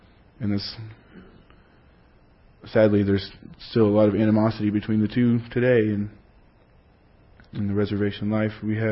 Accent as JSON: {"language": "English", "region": "Texas", "country": "United States", "said": "you know, we're from Texas, and we don't get a lot of snow"}